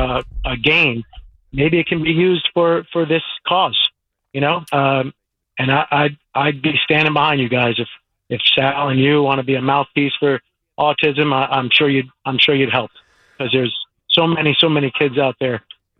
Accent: Long Island, New York, United States; So I'm 57 from Long Island.

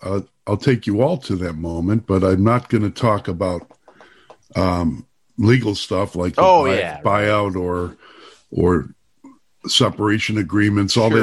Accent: Chicago, Illinois, United States; I grew up in Chicago as a Democrat.

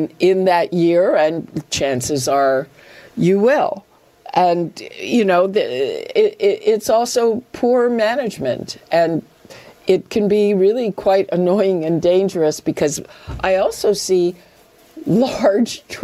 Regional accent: Montreal, Quebec, Canada; also born or lived in Ottawa; Okay, I grew up in Montreal. I lived in Ottawa as well.

